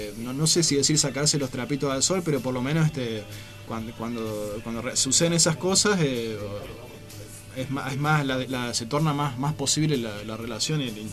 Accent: Córdoba, Argentina; A mí, la verdad, como cordobés, eso me da vergüenza

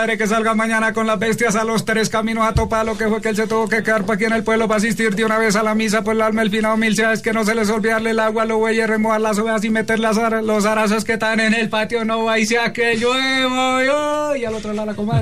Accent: Coromoro, Santander, Colombia; also born or lived in Charalá; yo nací en un hospital llamado San Roque del municipio de Charalá, Santander, bueno. Pero criado en Coromoro, una vereda que se llama El Atillo, ahí en el límite ya contra Boyacá.

